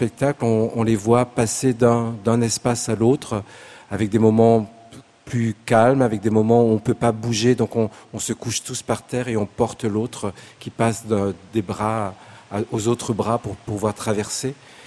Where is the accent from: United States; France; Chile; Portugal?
France; born there; je suis né en France